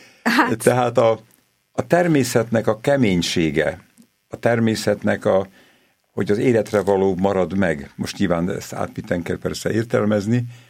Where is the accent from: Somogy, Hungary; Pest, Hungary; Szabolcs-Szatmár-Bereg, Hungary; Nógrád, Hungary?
Pest, Hungary; Tápiósüly; utána egy gyönyörű kis faluban nevelkedtem Tápió súlyben, ott volt közel az erdő